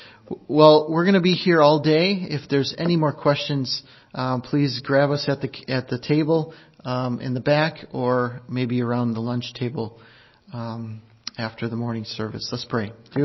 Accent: Minnesota, United States; I was born and raised in Minnesota. I was born in a pastor's home.

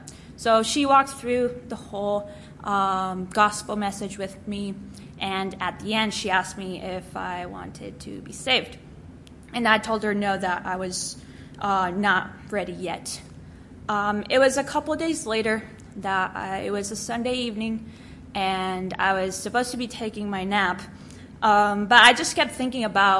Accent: Argentina; I'm a missionary kid. I was born and raised in Argentina my whole life.

